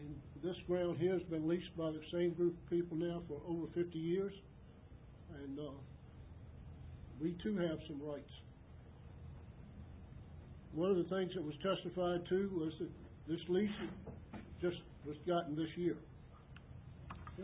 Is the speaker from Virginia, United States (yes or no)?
yes; Deltaville, Virginia, United States; I'm from Deltaville.